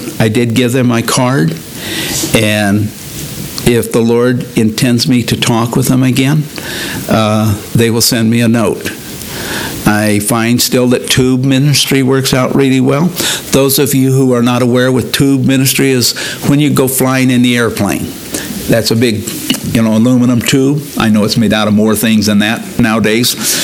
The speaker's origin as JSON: {"language": "English", "town": "Escondido", "region": "California", "country": "United States", "tie": "born or raised there", "said": "I grew up in Southern California, down by Escondido, down by San Diego."}